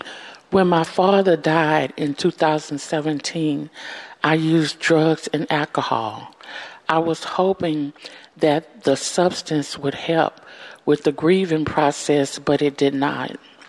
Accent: Houston, Texas, United States; Okay, I am from Houston, Texas, and I lived with my mother on the south side of Houston.

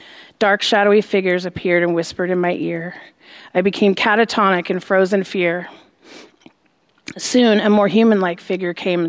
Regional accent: Portland, Oregon, United States; born there; also born or lived in Florida; I was born in Portland, Oregon at Good Sam Hospital on March 15th, 1975, the youngest of four sisters. We relocated to Florida to live closer to my grandmother.

